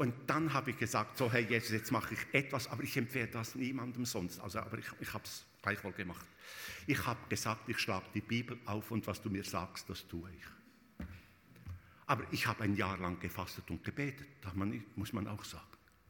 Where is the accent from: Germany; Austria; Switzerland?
Switzerland; Auch hier in Deutschland, bei uns in der Schweiz sowieso.